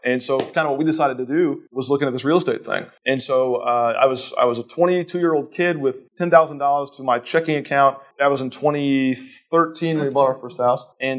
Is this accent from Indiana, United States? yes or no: yes; Indianapolis, Indiana, United States; And you know, we're strictly Indianapolis because we're born and bred in Indianapolis.